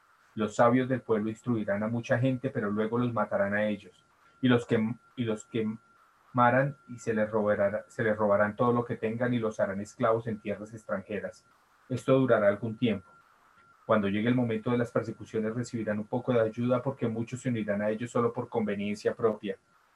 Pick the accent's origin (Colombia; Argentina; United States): United States; En mi país, cuando el doctor Fauci habla, la gente lo escucha.